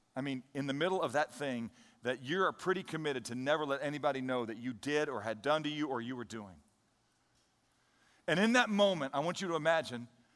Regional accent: St. Louis, Missouri, United States; I can remember, I grew up in St. Louis, Missouri

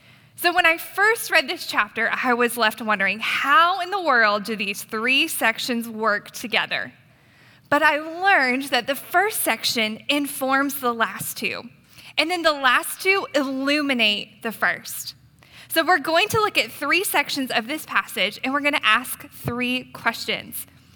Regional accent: Atlanta, Georgia, United States; now in Dallas, United States; So I grew up in Atlanta, Georgia, and I attended the University of Georgia for undergrad

